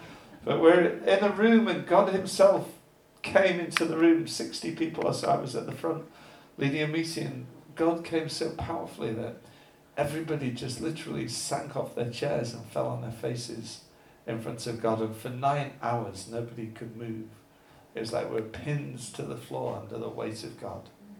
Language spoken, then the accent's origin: English; England, United Kingdom; We're so English, aren't we?